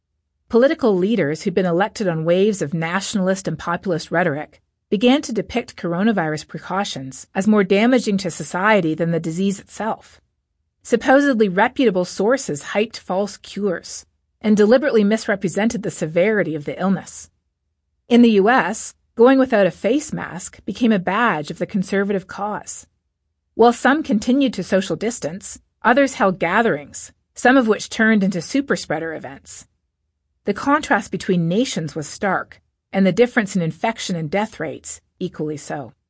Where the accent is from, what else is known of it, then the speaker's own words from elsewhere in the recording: Canada; in my home country of Canada